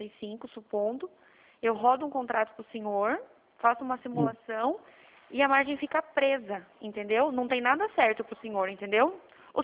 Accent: Capivari, São Paulo, Brazil; Eu sou de Capivari.

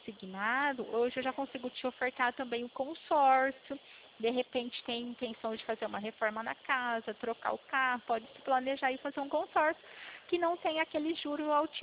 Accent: São Paulo, Brazil; Eu sou do estado de São Paulo. Fico na cidade de Pirassununga.

